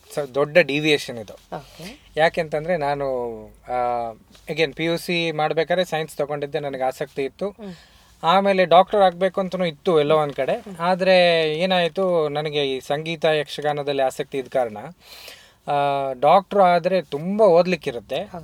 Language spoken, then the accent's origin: Kannada; Sullia, Karnataka, India; ನಾನು ಹುಟ್ಟಿ ಬೆಳೆದಿದ್ದೆಲ್ಲ ಸುಳ್ಯದಲ್ಲಿ, ದಕ್ಷಿಣ ಕನ್ನಡ ಜಿಲ್ಲೆಯಲ್ಲಿ ಇದೆ, ಮಡಿಕೇರಿಯಿಂದ 50 ಕಿಲೋಮೀಟರ್ ಕೆಳಗಡೆ.